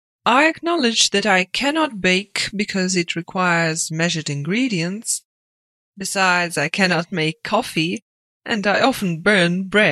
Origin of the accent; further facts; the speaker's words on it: Lake George, New York, United States; also born or lived in Cape Cod, Massachusetts; I was born in Cape Cod, Massachusetts, and grew up in Lake George, New York.